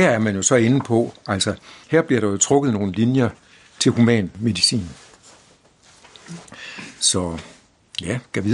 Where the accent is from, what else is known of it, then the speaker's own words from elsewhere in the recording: North Denmark Region, Denmark; Jeg kommer fra Vendsyssel oprindeligt